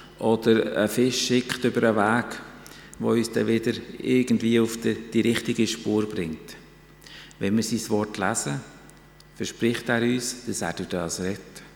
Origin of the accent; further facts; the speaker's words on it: Switzerland; Ich stelle meine Unfähigkeit voran, als Schweizer sowieso.